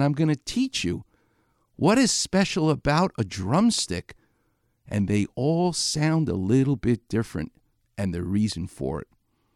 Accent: New York, United States; I'm from New York, by the way.

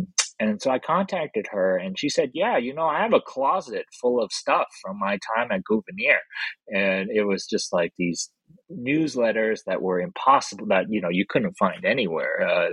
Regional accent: Los Angeles, California, United States; like I said, I grew up in Los Angeles, like everybody takes pot shots at Los Angeles for being smoggy and polluted.

